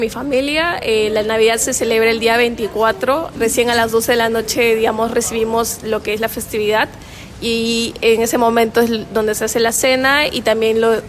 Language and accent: Spanish; Pisco, Ica, Peru; born there; now in Lima, Peru; Yo soy de Perú, pero nací en Pisco.